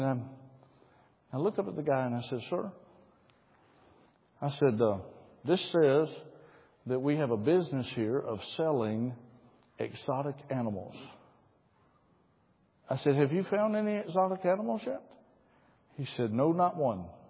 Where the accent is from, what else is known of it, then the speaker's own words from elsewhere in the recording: United States; Now, Pastor, I show up on time because I'm American.